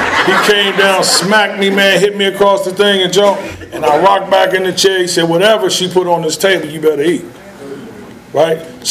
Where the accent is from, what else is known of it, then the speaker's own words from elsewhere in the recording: Washington, District of Columbia, United States; I'm born and raised in Washington, D.C. I got clean in Ohio.